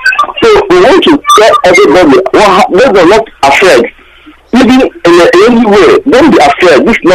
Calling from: England, United Kingdom; I'm calling from England.

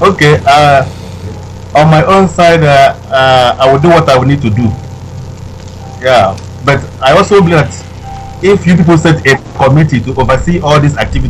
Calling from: Switzerland; Okay, I am … calling from Switzerland.

